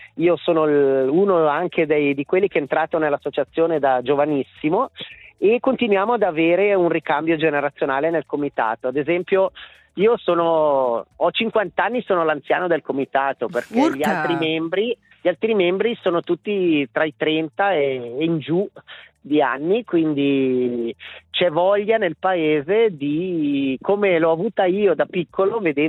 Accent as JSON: {"language": "Italian", "town": "Sobrio", "region": "Ticino", "country": "Switzerland", "said": "quando mi chiede da dove vengo, gli dico da Sobrio"}